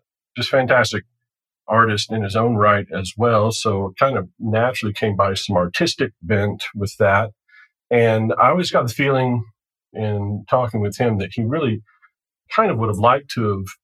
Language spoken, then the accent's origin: English; Roswell, Georgia, United States; So I was raised here in Roswell, where our firm is now.